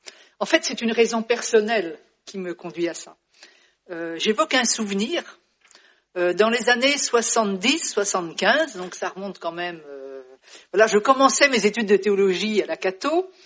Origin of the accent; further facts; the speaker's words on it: France; je suis française et c'est de là que je parle.